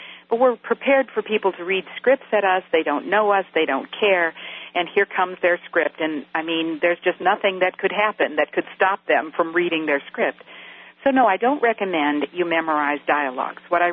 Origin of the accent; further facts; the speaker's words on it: Midwest, United States; And I'm from the Midwest, and that was the highest thing you could aspire to do in business in that part of the country.